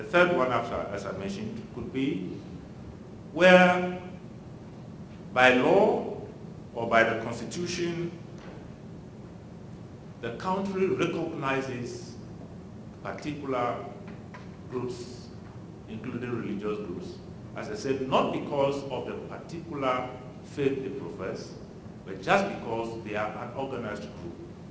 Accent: Ghana; In the case of my home country, Ghana, which is considered relatively peaceful

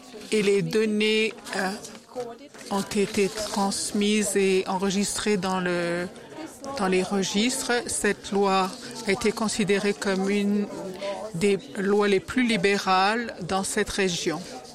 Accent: North Macedonia; Je viens de la République de Macédoine, un petit pays dans le sud-est de l'Europe, dans la péninsule des Balkans, qui est multiculturel, multiethnique, multidénominationnel.

